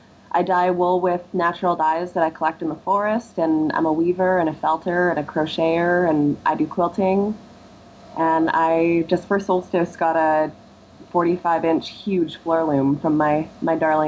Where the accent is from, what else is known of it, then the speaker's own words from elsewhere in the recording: Kelowna, British Columbia, Canada; I was driving from my hometown in Kelowna down to Vancouver with a bunch of friends